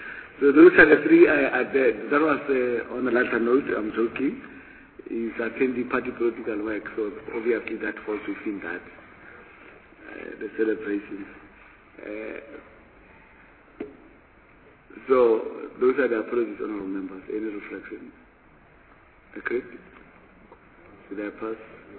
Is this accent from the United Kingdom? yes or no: no; North West, South Africa; I'm the chairperson of the Select Committee on Appropriations. I'm from Northwest